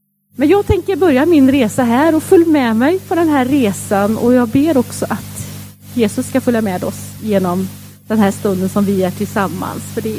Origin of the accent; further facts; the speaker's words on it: Vänersborg, Västra Götaland County, Sweden; för jag bodde då i Vänersborg som är min hemstad.